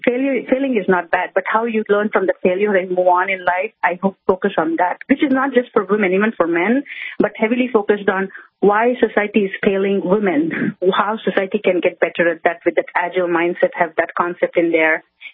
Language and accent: English; India; English is a second language; moved away as an adult; now in United States; So I come from India, and I moved to the United States when I was 21. So growing up in India, like I was like growing up in 80s, 90s India as a little child